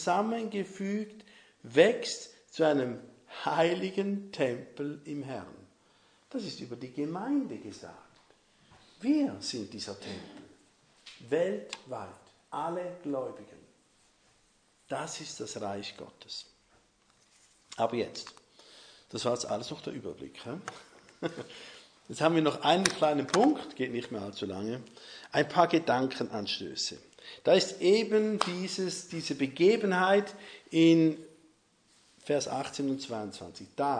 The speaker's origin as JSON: {"language": "German", "country": "Switzerland", "said": "als Schweizer weiß man, was ein Berg ist, gell?"}